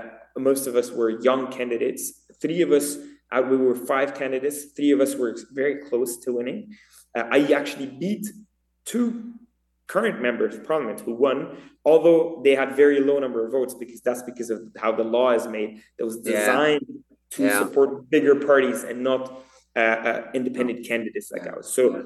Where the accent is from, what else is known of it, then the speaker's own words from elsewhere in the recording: Geneva, Switzerland; I was born in Switzerland, in Geneva, Switzerland, 1989. I grew up there, like so many Lebanese who are actually immigrants.